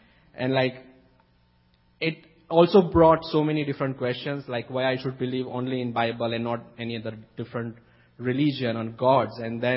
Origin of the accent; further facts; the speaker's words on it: India; now in Canada; I'm from India. And I came to Canada in 2014. I was born and brought up in a Christian family.